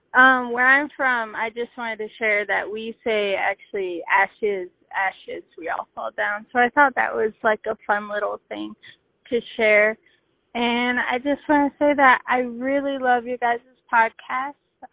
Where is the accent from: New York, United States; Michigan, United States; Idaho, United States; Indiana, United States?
Idaho, United States; I've been listening to your podcast for quite a while. I'm from Idaho